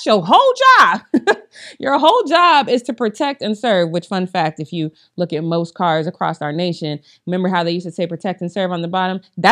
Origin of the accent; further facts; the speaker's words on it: Colorado, United States; So when I say accurately, I'm very intentional about that because I am from Colorado.